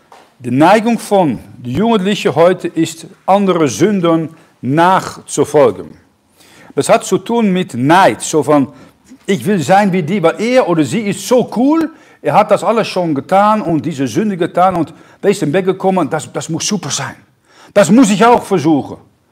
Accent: North Holland, Netherlands; German is a second language; now in Germany; Ich komme aus der Nähe von Amsterdam, da hat man genügend Dinge ausprobieren können.

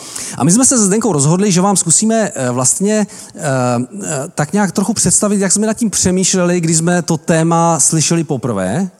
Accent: Ostrava, Moravian-Silesian Region, Czechia; now in Čeladná, Czech Republic; z Ostravy, ale už nejsme, jsme z Beskyd, jsme z Čeladné

